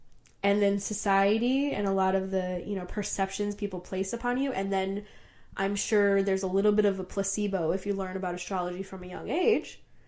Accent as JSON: {"language": "English", "town": "Detroit", "region": "Michigan", "country": "United States", "tie": "born or raised there", "said": "You've lived so many places for being so young. I've only ever lived in Metro Detroit."}